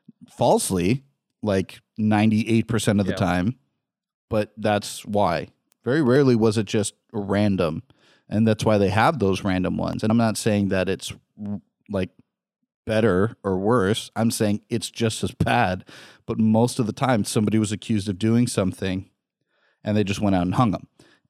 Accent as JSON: {"language": "English", "region": "West Coast", "country": "United States", "said": "That blows my mind because I come from the West Coast where everybody travels."}